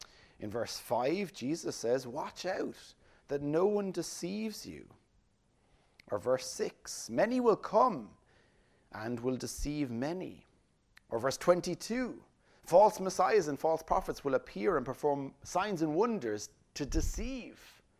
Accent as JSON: {"language": "English", "region": "Tipperary", "country": "Ireland", "said": "Some of you know I'm from Tipperary, and in Tipperary we have the Galty Mountains."}